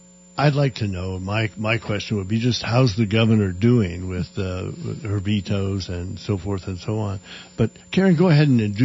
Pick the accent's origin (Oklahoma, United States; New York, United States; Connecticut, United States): Oklahoma, United States; back from a couple of week vacation, a nostalgia tour of my home state of Oklahoma.